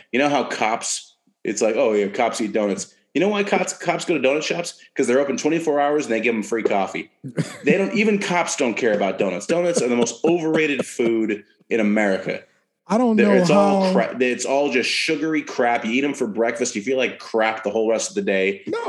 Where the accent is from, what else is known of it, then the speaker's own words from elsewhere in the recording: West Coast, United States; I come from the West Coast. I've had voodoo donuts.